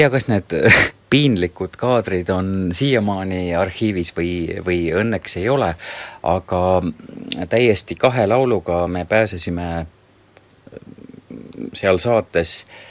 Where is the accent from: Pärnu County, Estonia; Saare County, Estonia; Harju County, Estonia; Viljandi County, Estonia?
Harju County, Estonia; Keila; kuna ma kasvasin Keilas, meil ei olnud sellist kooliteatri traditsiooni